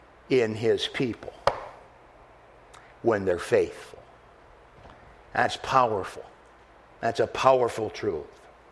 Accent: Michigan, United States; You know, I was born and raised in Michigan.

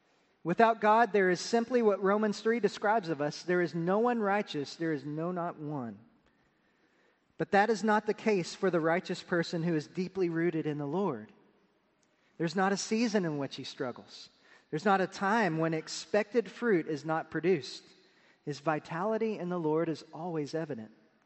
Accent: Pampa, Texas, United States; Not so with trees that are planted at my parents' place in Pampa, Texas. Here's why. On average, my hometown receives 20 inches of rain per year.

